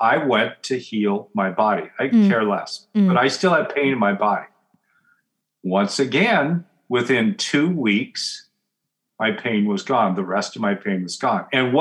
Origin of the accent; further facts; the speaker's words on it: Oregon, United States; When I went to OHSU in Portland, I grew up in Oregon, and in Portland, Oregon Health Sciences University